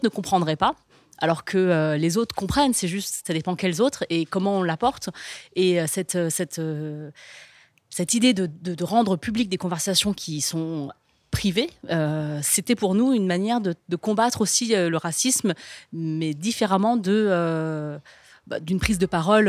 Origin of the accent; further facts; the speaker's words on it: France; moi, je vis en France, je suis née, j'ai grandi en France